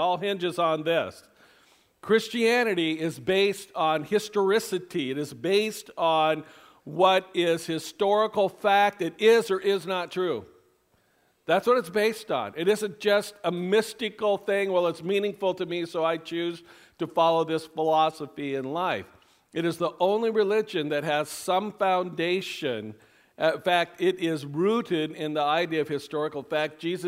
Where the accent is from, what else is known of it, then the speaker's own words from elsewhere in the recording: Hayward, California, United States; drove down to my hometown, which was Hayward. I went to junior high and high school there.